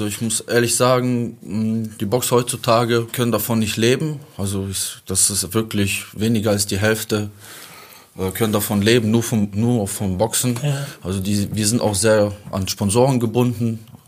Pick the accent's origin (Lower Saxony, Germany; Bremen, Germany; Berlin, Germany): Bremen, Germany; also born or lived in Kazakhstan; Und wie ich bin da, ich war gerade 5 Monate, sind wir nach Deutschland, nach Bremen. Bremen war unsere erste Stadt.